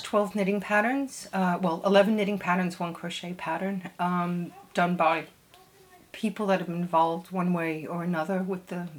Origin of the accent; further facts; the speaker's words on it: New York, United States; Growing up in New York hugely influenced me. I was a total city kid.